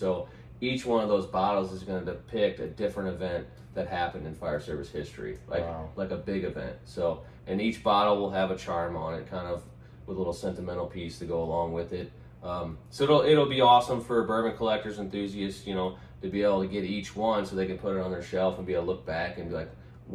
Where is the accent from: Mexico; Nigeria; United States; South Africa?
United States; St. Louis, Missouri; I'm from St. Louis and I work in St. Louis